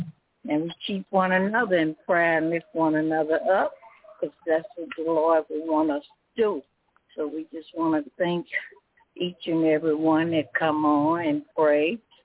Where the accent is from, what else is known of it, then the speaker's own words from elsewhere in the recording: Homer, Louisiana, United States; now in Baker, United States; calling from Baker, but I'm from Homer, Louisiana.